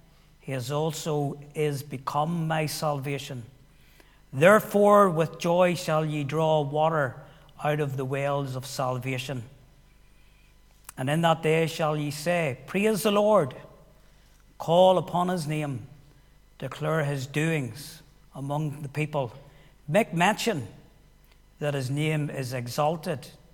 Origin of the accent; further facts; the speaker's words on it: Armagh, Northern Ireland, United Kingdom; I'm from Armagh City. I am a member of Armagh Free Presbyterian Church. In fact, I have attended there all my life.